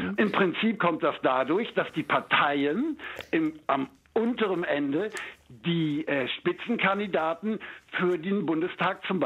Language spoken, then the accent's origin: German; Düsseldorf, North Rhine-Westphalia, Germany; now in Brandenburg, Germany; Ich bin ein Düsseldorfer in Brandenburg.